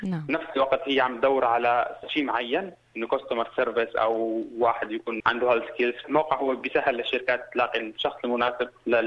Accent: Syria; moved away as an adult; now in Australia; انا جيت من سوريا ب 2015، وصلت لاستراليا.

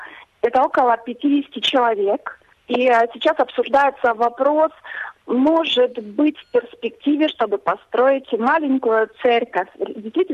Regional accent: Berdyansk, Zaporizhzhia Oblast, Ukraine; мой город изначально, откуда я родом, город Бердянск, на Азовском море.

